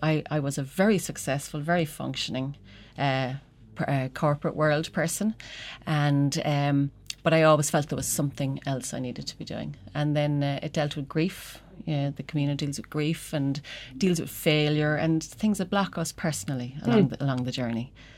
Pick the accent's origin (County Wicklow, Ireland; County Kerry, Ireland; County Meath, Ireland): County Kerry, Ireland; Tarbert; I grew up in Tarbert, and my mother was from Dingle. My father was from Glasslock in Monaghan.